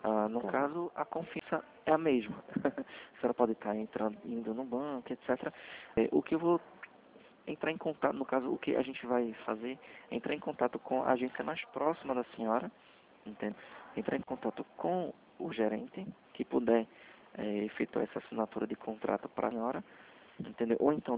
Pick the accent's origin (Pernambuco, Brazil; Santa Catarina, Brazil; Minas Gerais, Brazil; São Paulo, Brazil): Pernambuco, Brazil; Recife; Eu sou de Recife, tá?